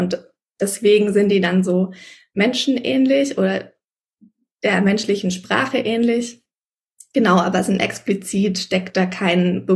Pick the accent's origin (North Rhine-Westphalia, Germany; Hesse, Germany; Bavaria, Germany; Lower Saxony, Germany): Bavaria, Germany; born or raised there; now in Berlin, Germany